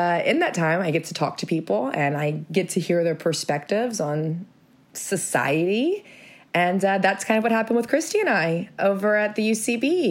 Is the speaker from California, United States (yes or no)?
no; Texas, United States; moved away as an adult; now in New York, United States; I'm from Texas originally myself, southeast of that great big state. I moved to New York with my husband back in 2012